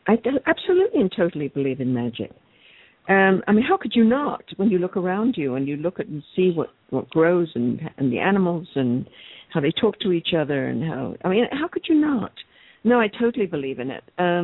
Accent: England, United Kingdom; I grew up in England

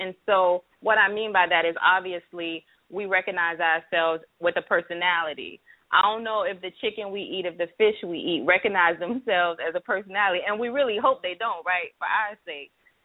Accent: Miami, Florida, United States; everybody who knows me knows that I am actually from Miami, so I keep it fly.

